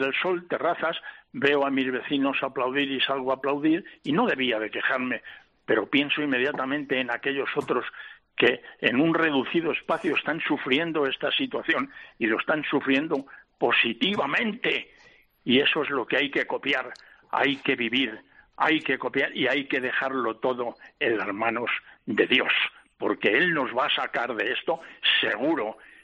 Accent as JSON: {"language": "Spanish", "town": "Madrid", "region": "Community of Madrid", "country": "Spain", "said": "Bueno, yo soy madrileño."}